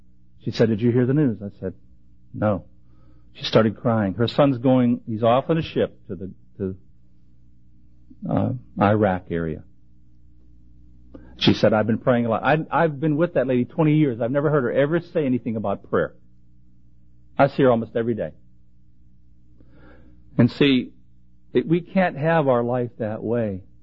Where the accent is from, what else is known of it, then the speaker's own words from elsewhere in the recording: Pittsburgh, Pennsylvania, United States; accent: Pittsburgh; With my Pittsburgh accent, it's C-O-A-L-S.